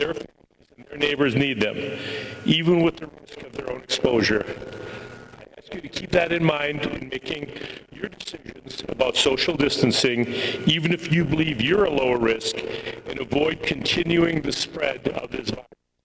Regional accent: Wisconsin, United States; I grew up in Wisconsin, and I remember the excitement that my friends and I had.

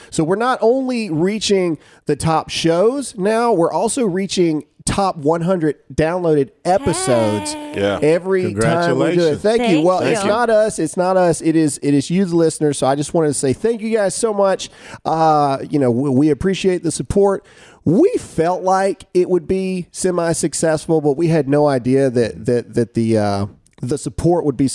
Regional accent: Mississippi, United States; Where we grew up in Mississippi, there's not a professional team.

